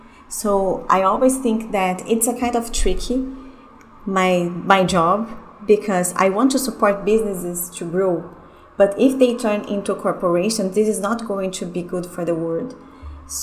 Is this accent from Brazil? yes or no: yes; Brazil; I'm from Brazil. I live in Brazil